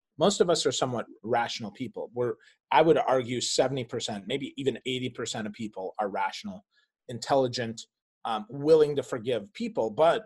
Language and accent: English; Krivets, Poland; moved away; I'm not a citizen of Poland. I'm not from Krivets anymore. And I don't say that because I love my little town. Don't get me wrong. I'm thankful for everything it gave me.